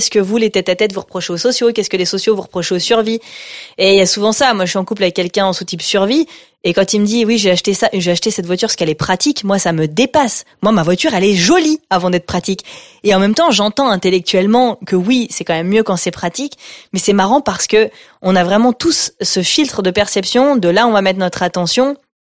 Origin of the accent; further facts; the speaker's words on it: France; je suis française